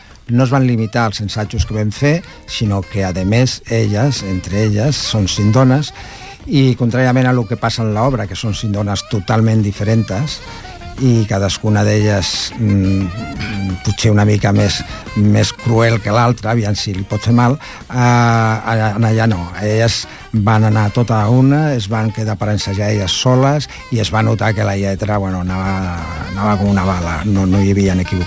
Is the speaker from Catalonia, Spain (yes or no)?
yes; Ripollet, Catalonia, Spain; Sí, venim a Ripollet, que és el meu poble.